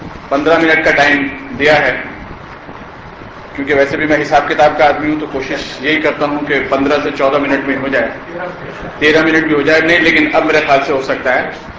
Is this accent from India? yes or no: yes; North India, India; میں ایک ایسی زمین سے آیا ہوں حضرات گرامی کہ جہاں پر ہندوستان کی آبادی کا تقریباً 2/3 حصہ رہتا ہے مسلمانوں کا. میرا تعلق نارتھ انڈیا سے ہے